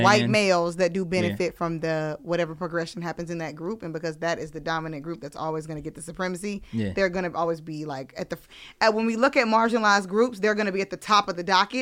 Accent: Durham, North Carolina, United States; I'm not from East Durham, so. But I'm from Northern Durham, closer to the county.

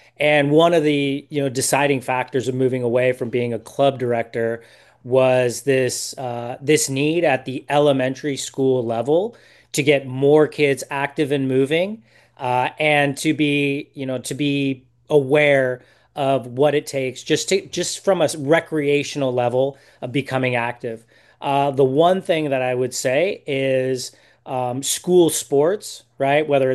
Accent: Oakland, California, United States; born there; Well, I was born in Oakland.

